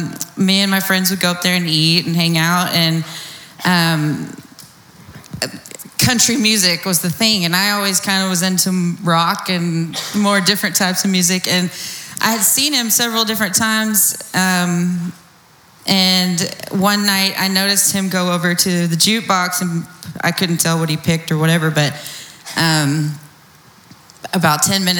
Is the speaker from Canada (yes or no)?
no; Midlothian, United States; I was born and raised in Midlothian, graduated from Midlothian High School 2005.